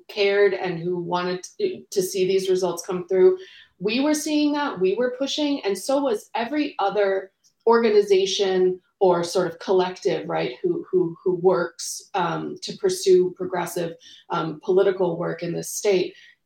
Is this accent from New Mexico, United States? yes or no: yes; New Mexico, United States; moved away as an adult; now in Wisconsin, United States; So my love for Wisconsin runs deep, but I'm from New Mexico. So moved here with my husband last year and our kiddo.